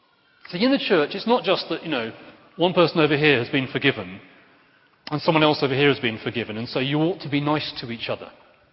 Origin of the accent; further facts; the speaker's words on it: England, United Kingdom; It was obviously a disappointing Six Nations for an Englishman like me. But I am half Welsh